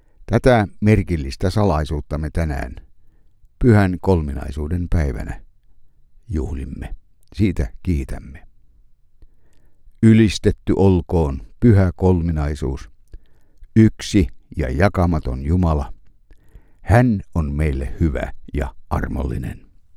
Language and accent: Finnish; Enonkoski, South Savo, Finland; laulamme sen lapsuuteni kirkossa Enonkoskella